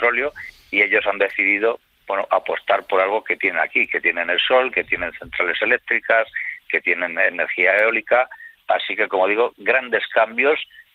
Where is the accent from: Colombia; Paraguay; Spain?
Spain; nosotros somos españoles